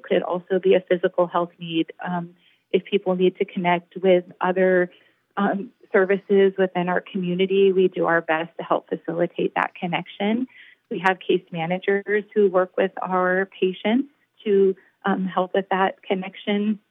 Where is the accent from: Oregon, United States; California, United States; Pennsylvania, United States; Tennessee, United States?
Oregon, United States; North Bend; I grew up in North Bend, Oregon. I'm a native Oregonian. I grew up in North Bend.